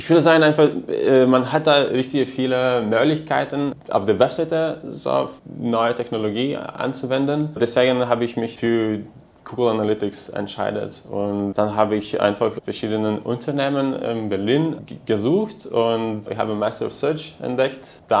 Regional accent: Lithuania; moved away as an adult; Ah, okay. Ich komme ursprünglich aus Litauen.

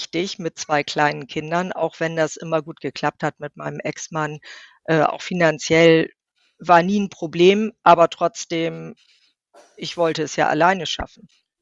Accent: Bremen, Germany; now in Cuxhaven, Germany; ich bin in Bremen groß geworden, habe auch da mein Unternehmen aufgebaut und bin wirklich von Bremen weggezogen, nicht so weit, nach Cuxhaven an die Nordseeküste.

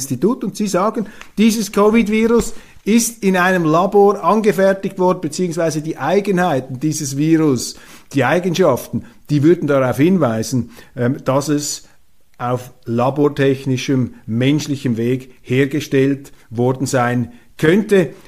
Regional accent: Switzerland; Und da fragen wir uns natürlich als Schweizer

